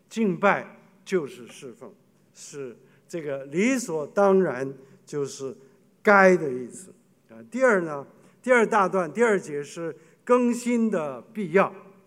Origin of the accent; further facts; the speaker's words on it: China; 那今天我们对婚姻的看法，特别是我们中国人，以前我们中国人都是终身厮守，到死为止